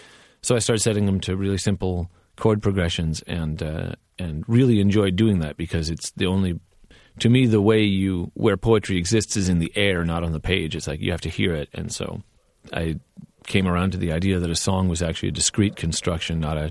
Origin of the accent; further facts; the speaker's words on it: California, United States; I grew up in California, and I really had an allergy to confessional singer-songwriter stuff